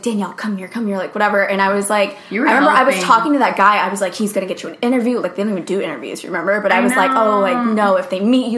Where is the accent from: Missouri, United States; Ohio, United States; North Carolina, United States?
North Carolina, United States; now in Los Angeles, United States; I went to the University of North Carolina in Chapel Hill, and I'm from North Carolina, went to school there, loved it, and then, now I'm living in LA.